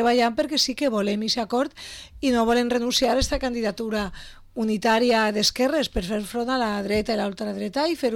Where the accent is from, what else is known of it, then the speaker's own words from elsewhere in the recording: Betxí, Valencian Community, Spain; a les nostres comarques de Castelló, s'està arribant a molts acords municipals, entre ells en Betxí, el meu poble